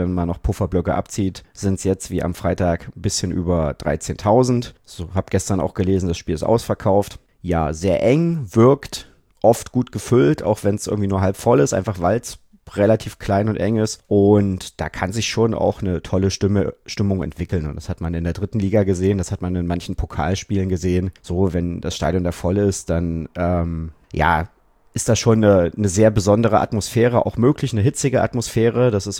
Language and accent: German; Saxony-Anhalt, Germany; bin ich auch in der Nähe von Halle groß geworden.